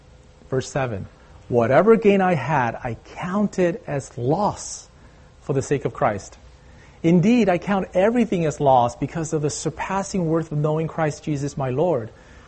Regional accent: Taiwan; I grew up in Taiwan in a folk religion environment.

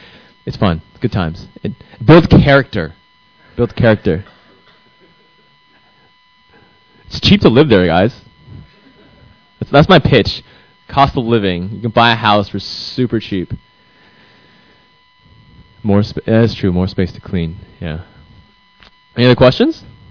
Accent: Tucson, Arizona, United States; also born or lived in Phoenix; And so I grew up in Tucson, so it wasn't that bad. So Tucson, we do have some fluctuations. I lived several years in Phoenix.

